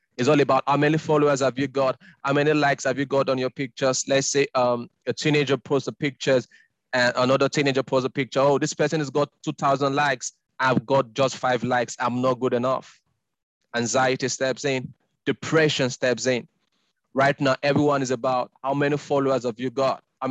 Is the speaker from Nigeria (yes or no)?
yes; Nigeria; It was difficult back home, so you had to come from Nigeria. I'm Nigerian, by the way